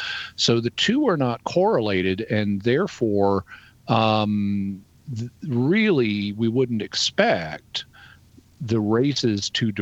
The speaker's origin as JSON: {"language": "English", "region": "the Ozarks", "country": "United States", "said": "I'm from the Ozark Mountains and live in the Ozark Mountains. I'm a hillbilly too."}